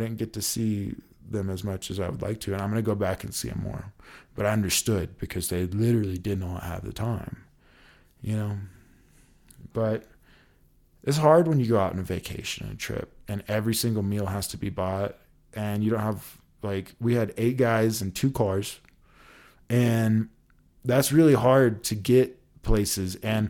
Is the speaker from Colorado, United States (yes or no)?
yes; Colorado, United States; And these mountains are different than the mountains of my home state of Colorado.